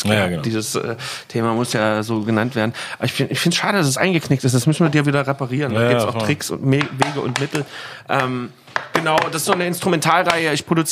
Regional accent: Leipzig, Saxony, Germany; ich bin eigentlich aus so ein richtiges ostdeutsches Plattenbaukind. Ich bin in Grünau in Leipzig aufgewachsen. Das ist so ein Plattenbaugebiet, so vergleichbar mit Berlin-Marzahn, auch fast so groß.

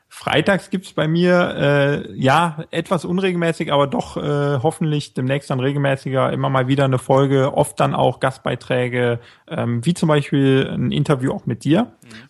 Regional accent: North Rhine-Westphalia, Germany; Ja, schon etwas weiter weg, aus einem kleineren Ort Richtung Mönchengladbach, sogar noch hinter Mönchengladbach. Ganz an der westlichsten Stelle von Deutschland.

